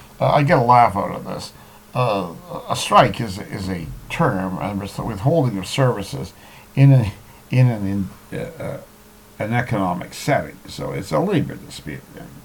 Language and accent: English; Hamilton, Ontario, Canada; which took me to my hometown of Hamilton